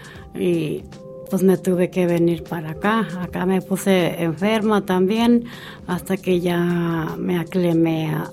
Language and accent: Spanish; Mexico; moved away as an adult; Vine de México en el 90. Cuando me vine, me traje a mis cuatro niños.